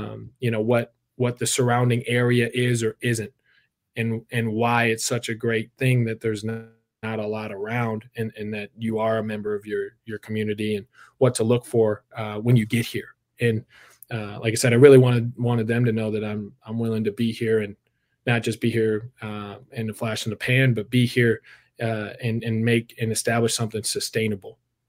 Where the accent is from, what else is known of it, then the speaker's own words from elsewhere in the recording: St. Paul, Minnesota, United States; I grew up in St. Paul, Minnesota.